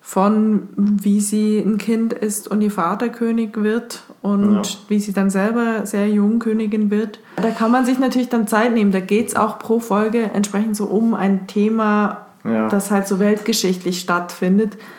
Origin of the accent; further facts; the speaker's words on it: Switzerland; ich als Schweizerin